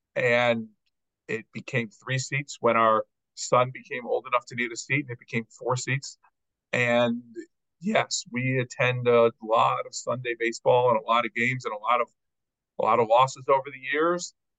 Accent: Highland Park, Illinois, United States; now in Baltimore, United States; So I grew up in the North Shore of Chicago in Highland Park

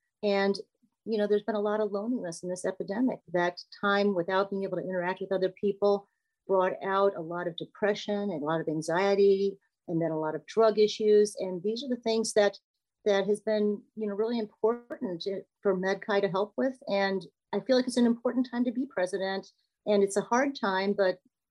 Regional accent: Midwest, United States; Well, I'm originally from the Midwest, and I did all of my training at the University of Illinois.

